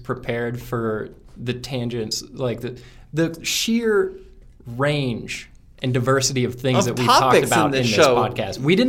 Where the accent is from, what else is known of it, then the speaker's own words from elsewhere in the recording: Appalachia, United States; See, I'm from the Appalachian Mountains where you go on all these very little traffic and waterfalls and trees.